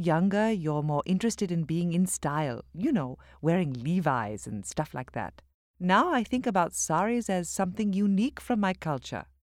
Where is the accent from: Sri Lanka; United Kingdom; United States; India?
Sri Lanka; when I was a kid growing up in Sri Lanka, I didn't want to wear saris.